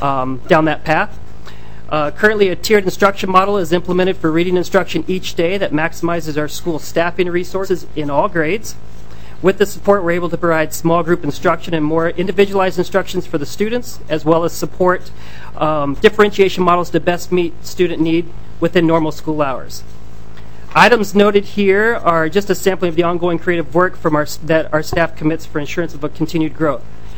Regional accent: the South, United States; I have the privilege of having worked in different states and growing up in the South and understanding things differently

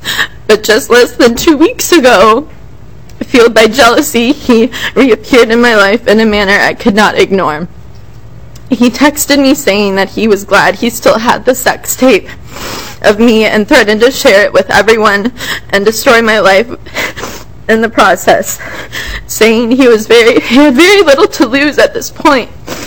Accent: Prior Lake, Minnesota, United States; 21 years old, and I'm from Prior Lake, Minnesota.

